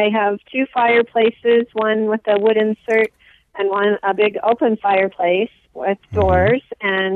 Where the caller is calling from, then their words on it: Teutopolis, Michigan, United States; I'm in Teutopolis, Michigan.